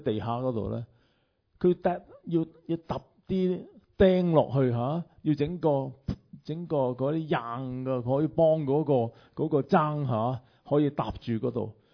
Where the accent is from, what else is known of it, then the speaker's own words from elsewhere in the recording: China; 即係好似我哋中国人呢，要求我哋嗰啲细佬哥呢每分钟都要佢做功课